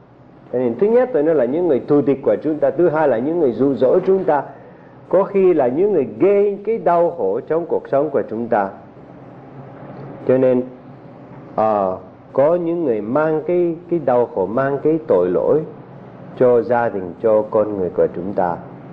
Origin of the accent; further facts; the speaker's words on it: Northern Vietnam, Vietnam; Ở quê tôi ở miền Bắc bây giờ có cái phong trào khủng bố rất là mạnh